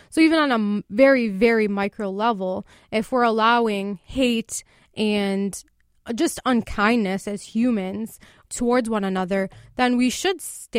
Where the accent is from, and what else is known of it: United States